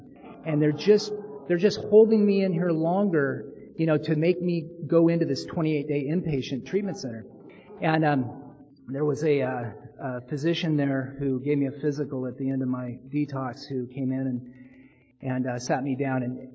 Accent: Portland, United States; decided that what I needed to do was get out on the freeway and hitchhike up to Portland, which was my hometown.

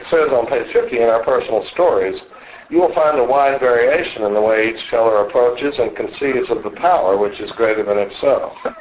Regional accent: Dallas, Texas, United States; I grew up in Dallas, Texas, and was born in 1956.

